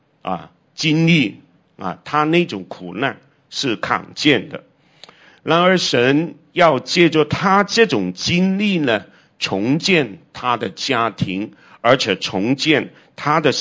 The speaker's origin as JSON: {"language": "Chinese", "country": "China", "said": "我们中国人翻译这个 country 或者是 nation， 用国家或者是家国。"}